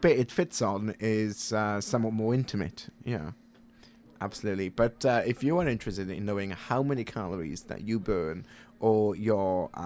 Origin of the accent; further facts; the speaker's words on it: Wales, United Kingdom; And as a Welshman with my rivalry with the English, which New Zealanders will understand, I'm not even going to draw a comparison.